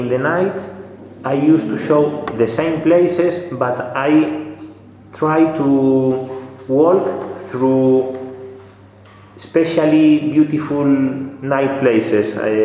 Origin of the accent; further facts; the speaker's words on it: Lugo, Galicia, Spain; I'm from Lugo.